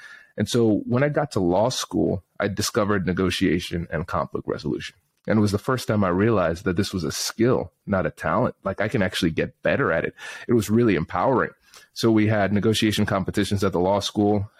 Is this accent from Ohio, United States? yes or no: yes; Tiffin, Ohio, United States; growing up in Tiffin, Ohio, as a black man, a black male, growing up in Tiffin, Ohio, there were challenges because most people did not look like me. My family's from the Caribbean originally.